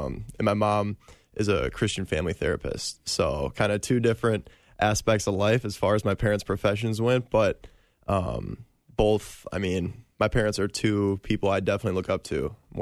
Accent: Osceola, Wisconsin, United States; Well, I grew up in Osceola, Wisconsin, just a little town across the border there.

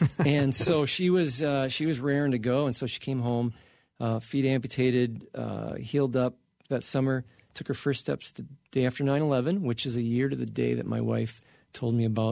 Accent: Wales, United Kingdom; So I'm Welsh, and so I have to promote the leek, which is really important to that culture.

